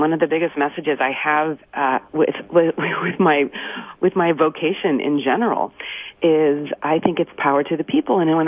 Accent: Midwest, United States; Well, so I grew up in the Midwest, the daughter of two pharmacists.

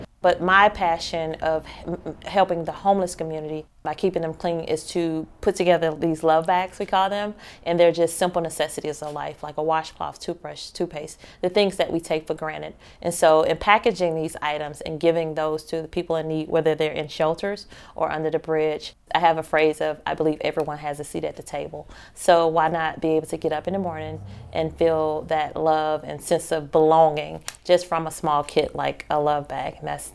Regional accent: Atlanta, Georgia, United States; You First was birthed in Atlanta, Georgia. That's my hometown, born and raised.

